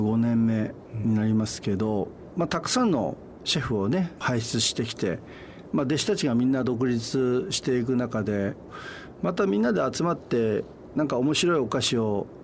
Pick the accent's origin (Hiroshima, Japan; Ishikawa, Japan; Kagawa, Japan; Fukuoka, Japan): Ishikawa, Japan; born there; もともと石川県で生まれてるんで